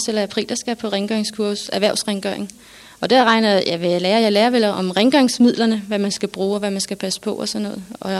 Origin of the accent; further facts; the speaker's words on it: Copenhagen, Capital Region of Denmark, Denmark; now in Thisted, Denmark; Vi kommer fra København og flyttede til Thisted.